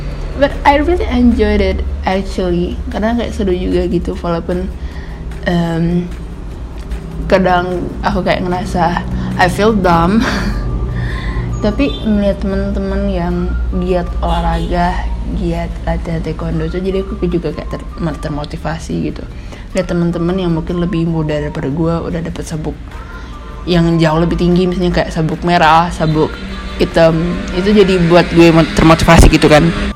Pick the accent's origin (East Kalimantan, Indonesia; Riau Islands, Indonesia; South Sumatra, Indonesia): South Sumatra, Indonesia; Prabumulih; kemarin berkesempatan untuk mengikuti ajang pageant di kota gue di Prabumuli